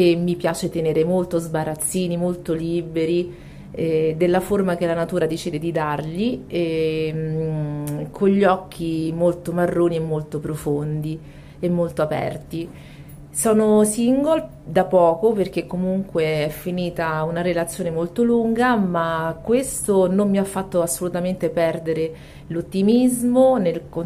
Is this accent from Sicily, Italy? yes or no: no; Rome, Lazio, Italy; romana di Roma, anche se con origini del sud Italia, ma io sono di Roma.